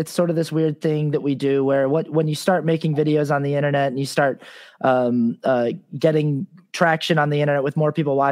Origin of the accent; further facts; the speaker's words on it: Utah, United States; there are times in the winter growing up in Utah